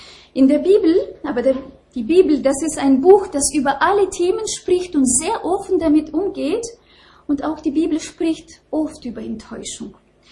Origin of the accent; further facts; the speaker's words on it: Eastern Ukraine, Ukraine; Wenn ich an mein Heimatland denke, an die Ostukraine und diese Konflikte dort